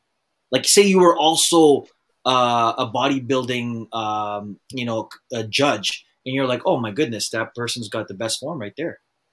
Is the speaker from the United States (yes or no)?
no; Canada; Canadian, so GSP Canadian, I'm Canadian, Robbie's Canadian.